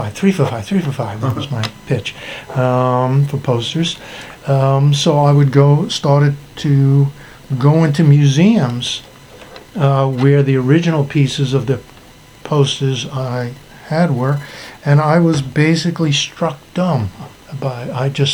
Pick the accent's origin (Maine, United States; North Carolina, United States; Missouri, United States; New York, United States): New York, United States; Brooklyn; I'm from Brooklyn, as I mentioned. I grew up because my neighborhood was a poor neighborhood.